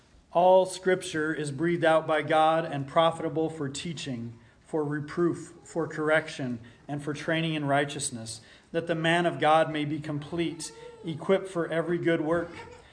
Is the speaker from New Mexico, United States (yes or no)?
yes; Los Alamos, New Mexico, United States; they asked where I was from, and I said I was originally from Los Alamos, New Mexico